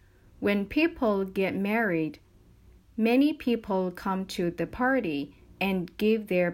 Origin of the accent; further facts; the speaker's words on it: Canada; My hometown is a small town in Canada. It is quiet, and there are only 5,000 people living there.